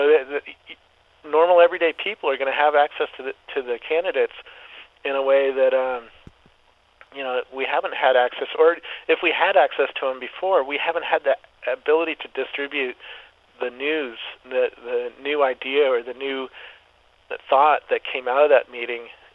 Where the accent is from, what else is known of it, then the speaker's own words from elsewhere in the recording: California, United States; living in California, because I grew up in California.